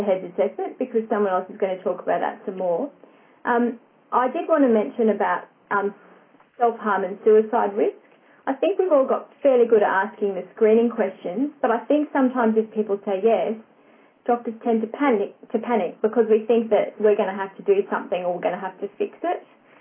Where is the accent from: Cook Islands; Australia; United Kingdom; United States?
Australia; Queensland; And so I'm from North Queensland, so I apologise for that.